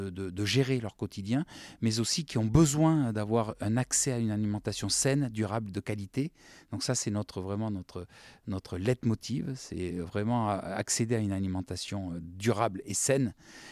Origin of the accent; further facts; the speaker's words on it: Sainte-Foy-la-Grande, Nouvelle-Aquitaine, France; born there; je suis foyen aussi, donc je suis né à Sainte-Foy-la-Grande.